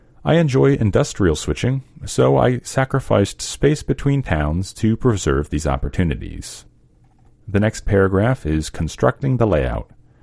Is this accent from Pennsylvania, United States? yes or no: yes; Butler, Pennsylvania, United States; I knew I wanted to include Butler, Pennsylvania, my hometown